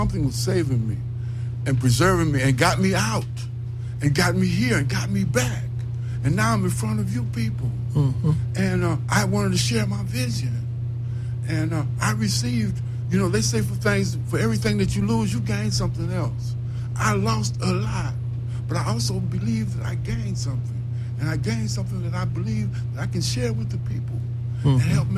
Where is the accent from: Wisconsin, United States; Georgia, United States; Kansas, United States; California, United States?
California, United States; Los Angeles; I was born and raised in Los Angeles, on the east side, section southeast of Los Angeles.